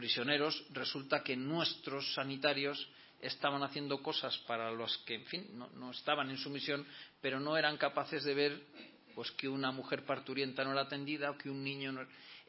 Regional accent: Spain; yo como español me siento muy orgulloso de lo que han hecho nuestras fuerzas en el exterior

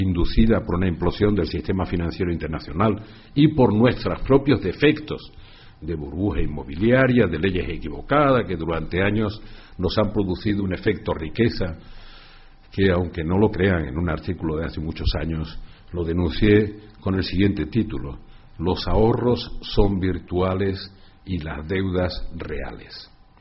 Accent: Spain; Nosotros como españoles deberíamos hacer una reflexión

